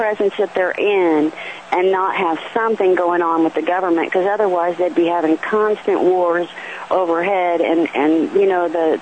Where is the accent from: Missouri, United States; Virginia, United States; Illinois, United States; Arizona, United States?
Arizona, United States; Phoenix; I was born and raised there in Phoenix.